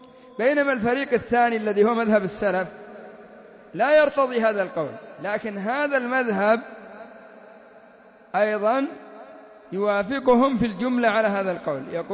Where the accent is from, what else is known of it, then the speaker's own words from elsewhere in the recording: Yemen; انظروا إلى عندنا في اليمن، الناس يتأثرون بالحزبيين أكثر من تأثرهم بالرافضة